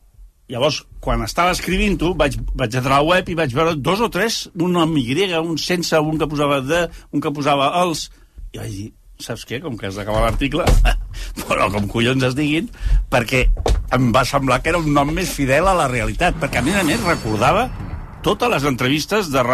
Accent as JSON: {"language": "Catalan", "region": "Catalonia", "country": "Spain", "said": "Tenim una tara genètica que com a catalans"}